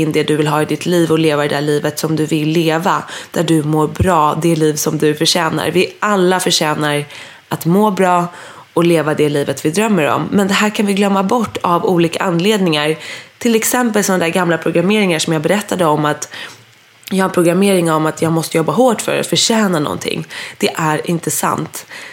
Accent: Dalarö, Stockholm County, Sweden; Jag och min tjejkompis har hyrt ett hus på Dalarö där jag bodde förra sommaren och där jag är uppvuxen.

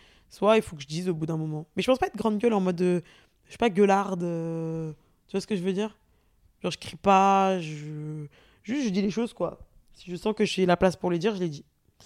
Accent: Paris, Île-de-France, France; on a grandi, enfin, on vit à Paris.

